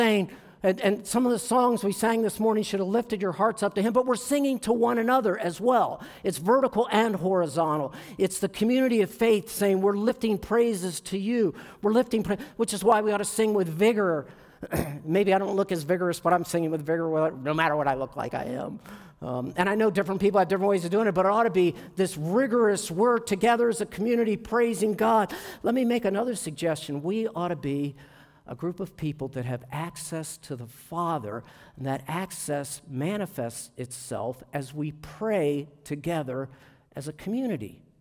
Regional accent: Baltimore, Maryland, United States; when they used to be in Baltimore, which is where I grew up.

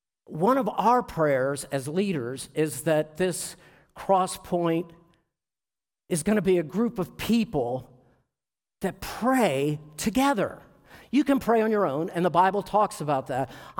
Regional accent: Baltimore, Maryland, United States; when they used to be in Baltimore, which is where I grew up.

